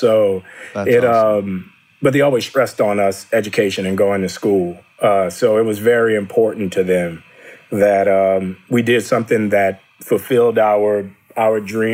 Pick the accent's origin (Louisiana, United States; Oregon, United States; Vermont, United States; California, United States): Louisiana, United States; New Orleans; Like growing up in New Orleans in the 80s and 90s, it was such a rough city.